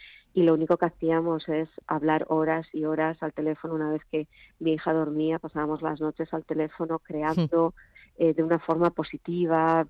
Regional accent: Zumaia, Basque Country, Spain; en la playa de mi pueblo natal, en Sumaya

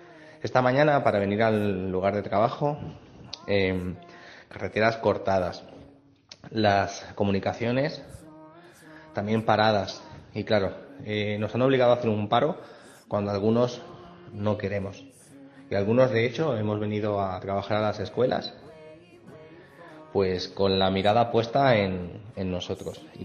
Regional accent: Catalonia, Spain; Pues mira, soy catalán, soy maestro de escuela

